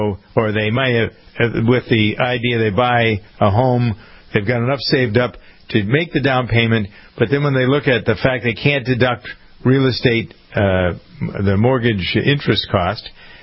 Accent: Framingham, Massachusetts, United States; we find it here in Framingham, my hometown

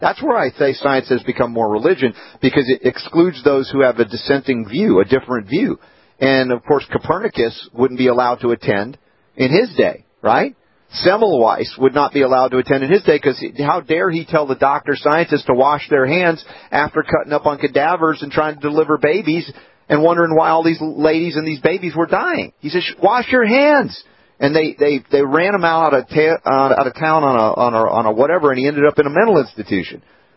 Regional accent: the South, United States; I was from the South, right? Beer, right? It's Budweiser.

